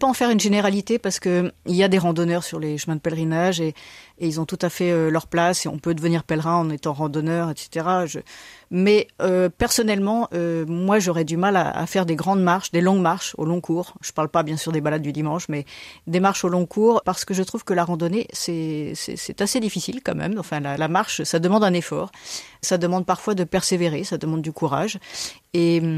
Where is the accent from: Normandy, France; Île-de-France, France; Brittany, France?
Brittany, France; Je suis née dans le Finistère, j'ai vécu toute mon enfance en pleine campagne, dans une grande forêt, en bordure de mer.